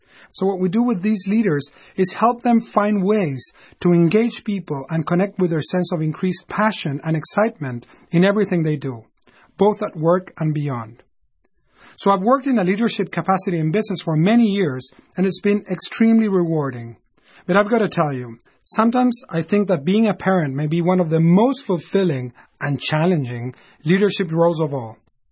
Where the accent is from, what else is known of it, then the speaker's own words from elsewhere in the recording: Argentina; now in United States; I'm originally from Argentina, but my grandparents are originally from Italy, and I now live in the U.S.